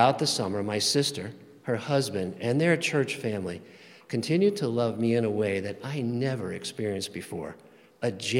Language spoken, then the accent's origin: English; Long Island, New York, United States; I grew up on Long Island during the 60s and 70s in a church-going Catholic family.